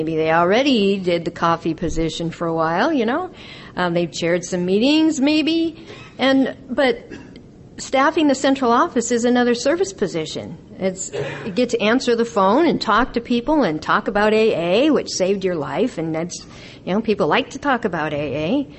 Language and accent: English; Spokane, Washington, United States; now in Valley Forge, United States; And I'm from Spokane. Well, I live in Valley Forge, Washington, a little bitty place outside Spokane, Washington, where the central office is located.